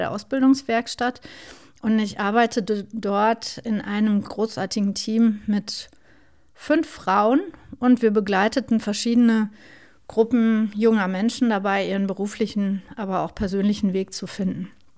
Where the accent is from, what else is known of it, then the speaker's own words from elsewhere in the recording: Bochum, North Rhine-Westphalia, Germany; wie ihr vielleicht hört, bin ich im Ruhrgebiet aufgewachsen, und zwar in Bochum.